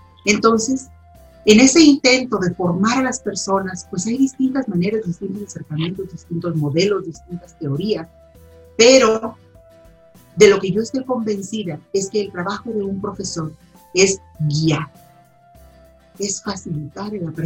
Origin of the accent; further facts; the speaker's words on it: Pabellón de Arteaga, Aguascalientes, Mexico; also born or lived in San Luis Potosí; Nací aquí en Aguascalientes, pero en realidad vivíamos en San Luis Potosí. A la edad de 6 años ya nos venimos a vivir aquí a Aguascalientes. No precisamente a Aguascalientes, sino a Pabellón de Arteaga, Aguascalientes.